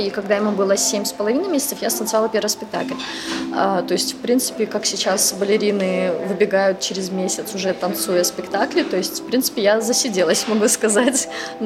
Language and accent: Russian; Nizhny Novgorod, Nizhny Novgorod Oblast, Russia; moved away as an adult; also born or lived in Kazakhstan; now in Minsk, Belarus; и я живу здесь 11-й год, и для меня этот город очень родным стал. То есть я родилась в Казахстане, выросла в Нижнем Новгороде, а свою осознанную жизнь самую, то есть я провела в Минске.